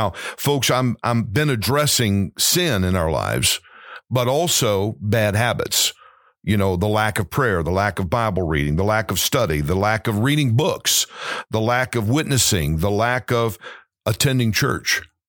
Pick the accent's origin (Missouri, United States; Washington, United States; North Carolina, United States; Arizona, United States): Missouri, United States; St. Louis; now in Dallas, United States; But I'm born and raised in St. Louis, and I went back there for a period of time and planted a new church